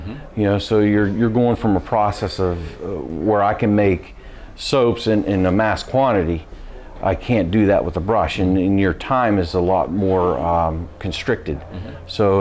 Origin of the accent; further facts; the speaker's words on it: Beaver, Pennsylvania, United States; Beaver, Pennsylvania.